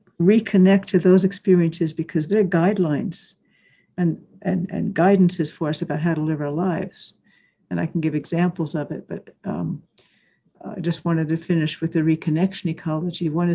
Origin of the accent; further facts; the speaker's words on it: Cambridge, East of England, United Kingdom; born there; my father went to the University of Cambridge. And that's where I was born.